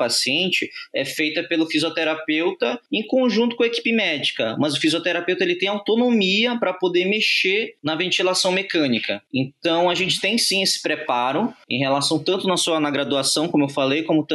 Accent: Pará, Brazil; Eu me formei em Belém do Pará, sou paraense. Eu fiz faculdade na Universidade da Amazônia, UNAMA.

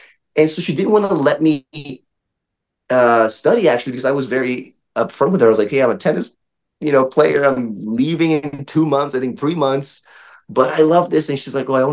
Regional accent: Brazil; growing up in Brazil, like, it's a little different.

